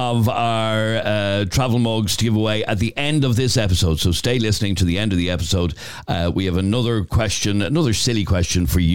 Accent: Leopardstown, Leinster, Ireland; Like, I'm from Leopardstown, supposedly a nice part of Dublin.

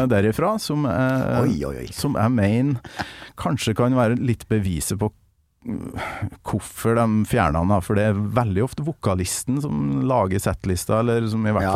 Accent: Kolvereid, Trøndelag, Norway; Jeg lurer på, dere har vært innom heimbygda mi, Kolvereid.

